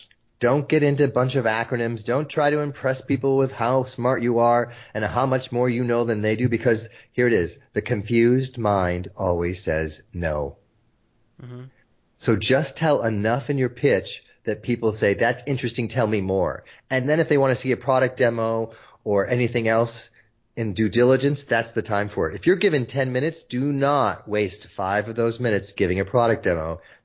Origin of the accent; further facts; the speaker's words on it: Netherlands; also born or lived in South America; I was born in South America. I grew up in the Netherlands.